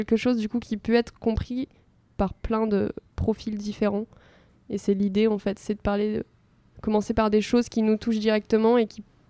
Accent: Toulon, Provence-Alpes-Côte d'Azur, France; now in Limoges, France; Moi, je viens vers Toulon, vers Marseille, je ne sais pas si vous voyez.

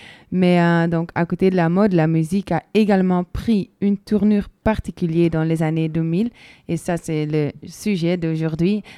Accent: Belgium; je viens de Belgique

